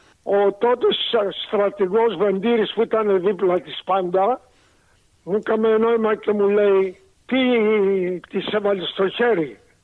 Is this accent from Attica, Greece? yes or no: no; Corfu, Ionian Islands, Greece; Επειδή εγώ ήξερα και λίγο ιταλικά, επειδή είμαι από την Κέρκυρα